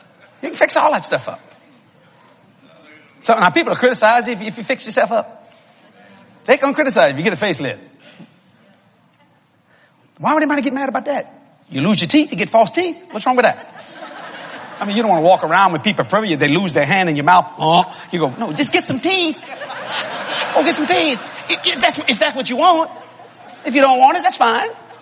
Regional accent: Louisiana, United States; I'm from South Louisiana. We don't know what a hailstorm is. We don't get hailstorm down not in New Orleans.

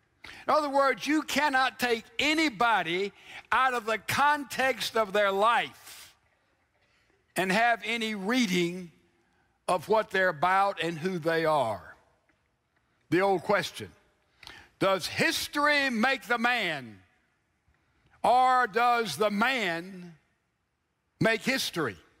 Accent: Mississippi, United States; I'm from Mississippi, and I love the name of a little town there called So-So.

